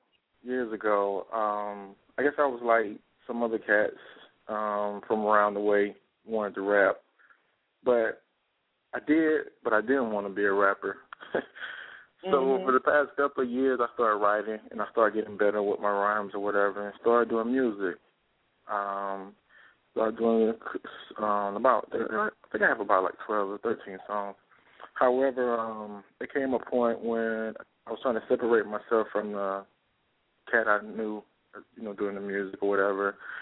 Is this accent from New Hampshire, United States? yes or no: no; Atlanta, Georgia, United States; born there; Well, I was born in Atlanta, Georgia, is where I reside.